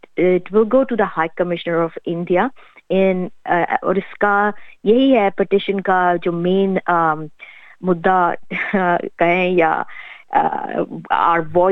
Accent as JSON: {"language": "Urdu", "country": "India", "lives_now": "Australia", "said": "میں خود انڈیا سے ہوں، میری فیملی، میرے بھائی بہن، میرے کزن سارے انڈیا میں رہتے ہیں، دلی میں رہتے ہیں"}